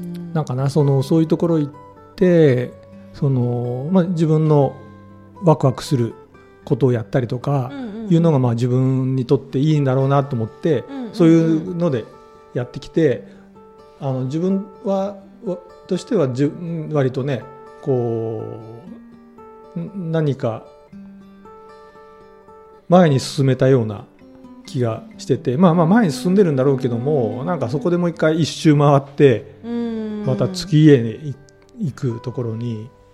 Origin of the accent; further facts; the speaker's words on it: Nagoya, Aichi, Japan; now in Hiroshima, Japan; 僕名古屋が地元なんだけど、地元に帰ればね、まあ、いるんだけど、